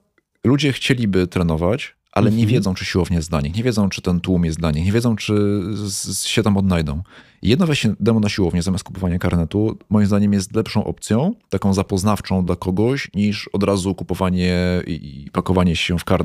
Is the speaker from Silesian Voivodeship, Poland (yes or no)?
no; Kraków, Lesser Poland, Poland; No bo jesteśmy cebulami z Krakowa